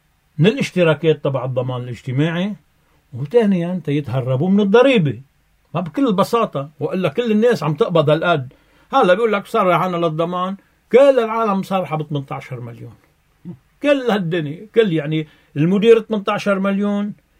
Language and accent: Arabic; Lebanon; نحن بدنا ناخد خيارنا كلبنانيين.